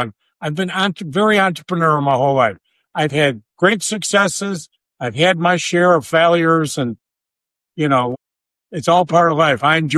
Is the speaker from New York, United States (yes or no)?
yes; Syracuse, New York, United States; I mean, listen, I'm a kid from Syracuse who, you know, I mean, it's a fun story